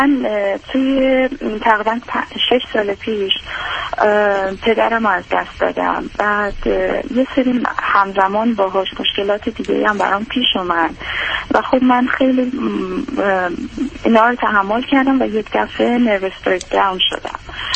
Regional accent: Iran; also born or lived in United States; من بچگیم رو آمریکا گذرونده بودم و بعد توی 5-6 سالگی برگشت بودم ایران

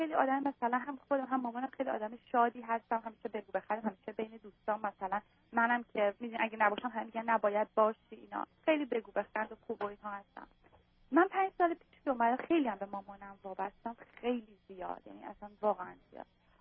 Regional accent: Iran; moved away as an adult; now in United States; 24 سالمه، باهاتون صحبت میکنم. من از ایران اومدم اینجا،

